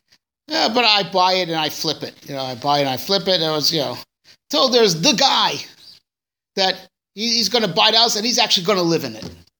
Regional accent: United States; born there; I was born in America

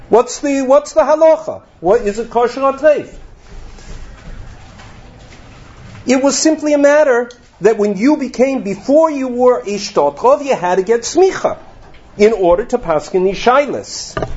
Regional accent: Boston, Massachusetts, United States; When I grew up 40 years ago, there was still Schlachthäuser near the city. I grew up in Boston.

